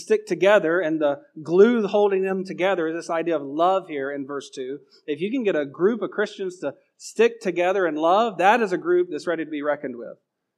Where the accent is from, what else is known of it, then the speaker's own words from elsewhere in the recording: Georgia, United States; because I was from Georgia and I sounded like Steve Lawson, they put me with Steve Lawson